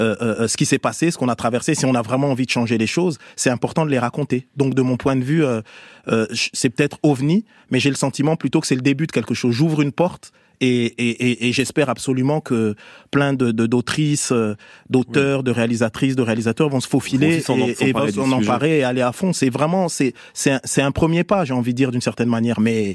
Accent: Strasbourg, Grand Est, France; Moi, j'ai grandi à Strasbourg, d'accord?

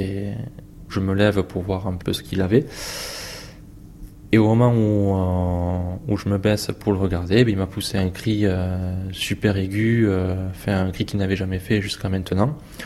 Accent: Bordeaux, Nouvelle-Aquitaine, France; j'ai 31 ans et je suis charpentier. Donc je suis originaire de Bordeaux.

